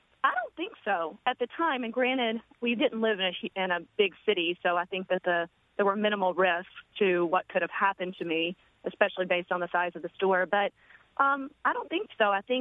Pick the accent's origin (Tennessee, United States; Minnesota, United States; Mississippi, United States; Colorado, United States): Tennessee, United States; Nashville; now in Brooklyn, United States; I grew up in Nashville, Tennessee, or a small town right outside of Nashville, Tennessee.